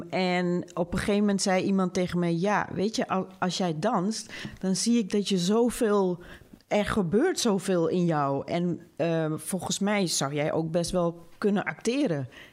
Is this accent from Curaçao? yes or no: yes; Willemstad, Curaçao; also born or lived in Suriname; Ik ben in Suriname geboren. En daar heb ik tot mijn 8e gewoond. En daarna zijn we naar Curaçao verhuisd.